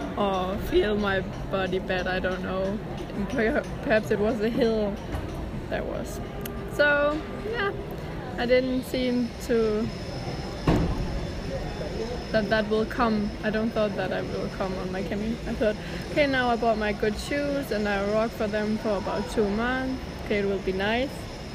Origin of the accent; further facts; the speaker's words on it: Germany; I'm a girl from Germany. I'm 21. And I'm a student. I live in Germany, but I'm studying in Denmark. Physiotherapy.